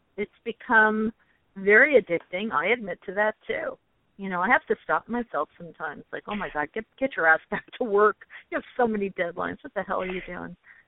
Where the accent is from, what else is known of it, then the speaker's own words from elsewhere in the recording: New York, United States; But I'm Italian. I'm from New York. I can't stop talking as it is.